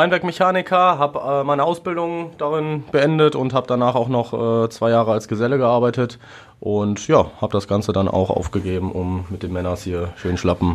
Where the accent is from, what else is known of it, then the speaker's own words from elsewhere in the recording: Essen, North Rhine-Westphalia, Germany; ich bin 24 Jahre alt und bin schon immer gebürtiger Essener